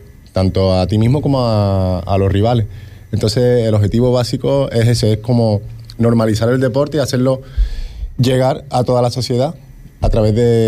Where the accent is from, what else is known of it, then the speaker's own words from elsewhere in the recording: Seville, Andalusia, Spain; Yo vengo de Sevilla